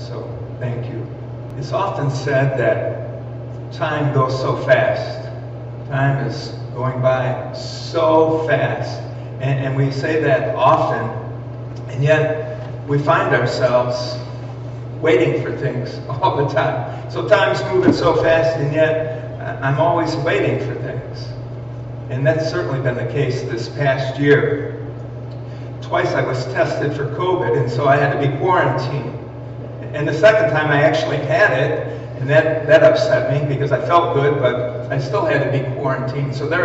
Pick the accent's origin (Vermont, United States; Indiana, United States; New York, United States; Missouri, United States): New York, United States; Waterloo; I also have to say that because I'm from Waterloo, New York.